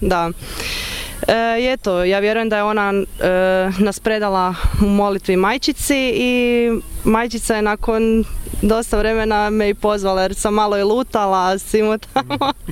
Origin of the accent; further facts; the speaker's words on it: Koprivnica, Koprivnica-Križevci County, Croatia; isto ja sam iz Koprivnice rodom.